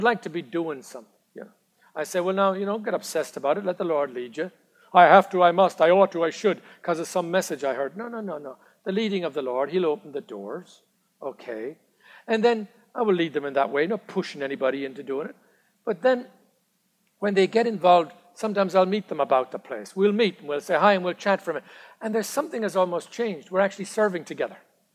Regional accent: Ireland; now in United States; I wasn't an American then. I was only Irish. Now I'm American.

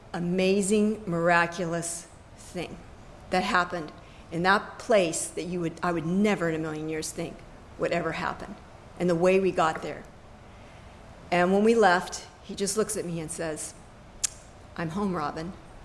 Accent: California, United States; I grew up in Orange County. I've lived in Orange County all of my life.

